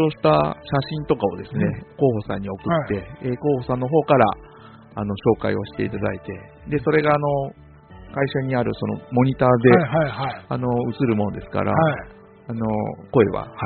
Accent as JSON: {"language": "Japanese", "town": "Gujo", "region": "Gifu", "country": "Japan", "tie": "born or raised there", "said": "あの生まれは違うんですけど、はい、育ちが郡上ですね。"}